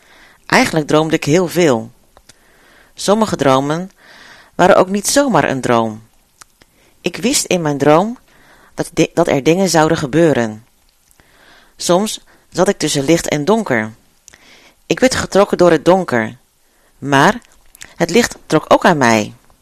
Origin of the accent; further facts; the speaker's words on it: Netherlands; born there; leg maar eens aan kinderen uit dat je gewoon in Nederland geboren bent.